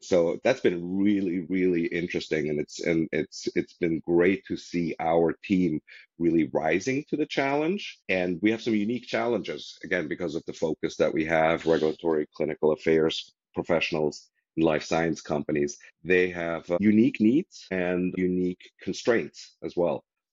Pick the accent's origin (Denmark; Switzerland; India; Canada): Switzerland; moved away as an adult; now in United States; My story is I was born and raised in Switzerland, came to the US for college and stuck around essentially